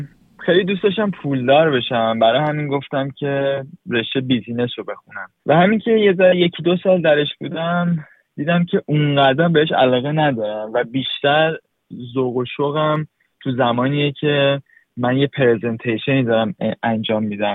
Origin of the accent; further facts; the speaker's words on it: Iran; moved away; این شد که ما از ایران اومدیم